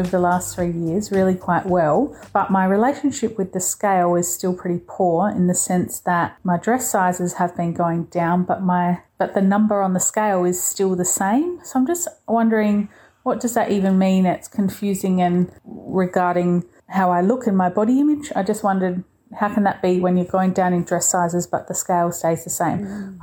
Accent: Adelaide, South Australia, Australia; I'm from Adelaide.

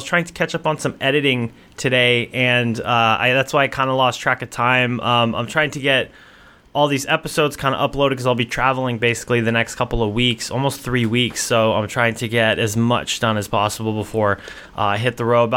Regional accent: Texas, United States; I'm from the States, so my family lives in Texas.

